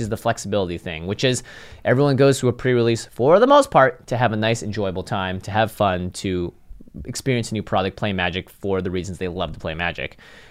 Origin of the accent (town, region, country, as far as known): Seattle, Washington, United States; born or raised there